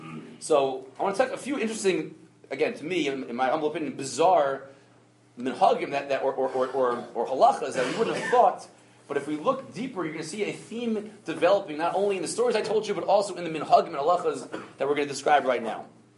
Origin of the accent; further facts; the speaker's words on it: Maryland, United States; When I grew up in Maryland, so we had something they called time.